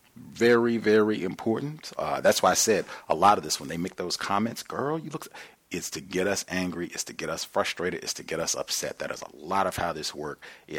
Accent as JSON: {"language": "English", "region": "Ohio", "country": "United States", "tie": "born or raised there", "said": "I used to work in Ohio. People in the management would always comment that I sounded like I came from Alabama."}